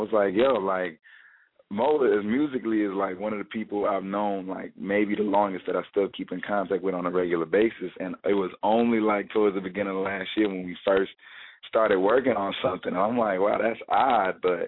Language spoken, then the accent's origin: English; Detroit, Michigan, United States; now in Los Angeles, United States; I'm an artist from Detroit. Alternative hip-hop, R&B, everything. It's been just a great journey. I'm out in L.A. now, and everything's been going pretty good. I can't complain. Raised in Detroit